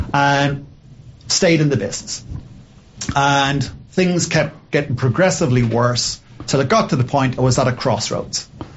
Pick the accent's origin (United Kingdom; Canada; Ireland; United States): Ireland; As an Irishman, I was like, whatever.